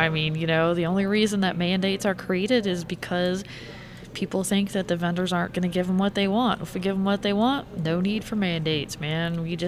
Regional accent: Virginia, United States; They're produced in Pennsylvania, but I had them as a child growing up in Virginia.

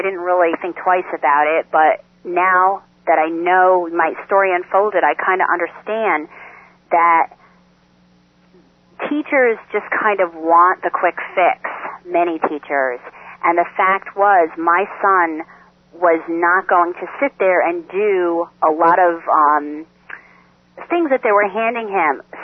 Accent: New York, United States; Basically, I'm a mother from New York

